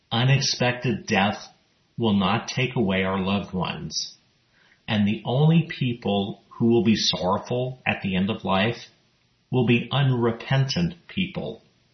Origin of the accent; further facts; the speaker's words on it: El Paso, Texas, United States; or even near my hometown of El Paso, Texas